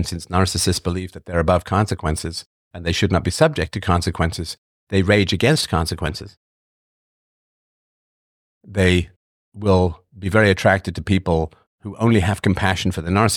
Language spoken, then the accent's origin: English; England, United Kingdom; And when I grew up in England, there were no restaurants around.